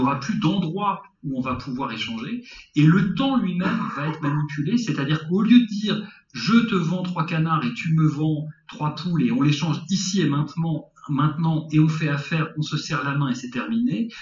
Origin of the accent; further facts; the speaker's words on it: Paris, Île-de-France, France; born there; moi, j'habite à Paris, je suis né à Paris